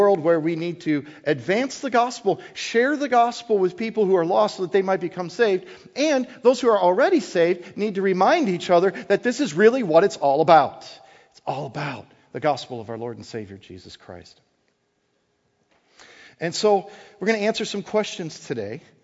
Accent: Wisconsin, United States; So, I'm still a northerner. I'm going to try. If I was from Wisconsin, which I am, I'd say, y'all.

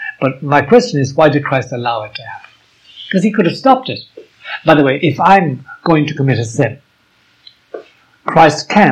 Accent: United States; You're not an American, you're a Canadian. I'm an American.

